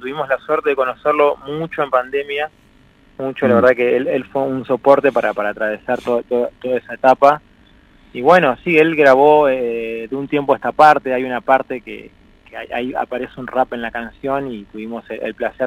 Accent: Argentina; Salvo Ivonne, el resto somos todos argentinos de esta patria tan, tan bonita

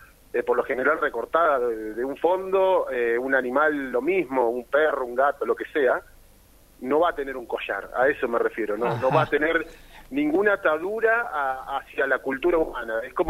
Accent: Santa Fe, Argentina; Yo soy de Santa Fe Capital

